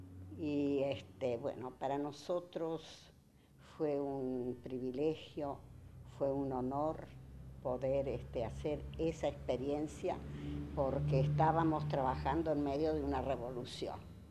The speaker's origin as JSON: {"language": "Spanish", "town": "Concepción del Uruguay", "region": "Entre Ríos", "country": "Argentina", "tie": "born or raised there", "said": "yo soy de la provincia de Entre Ríos. Se llama así porque está surcada por ríos, ¿verdad? Y junto con Corrientes y Misiones forman lo que se llama la Mesopotamia Argentina. Nací en Concepción del Uruguay, una ciudad a orillas"}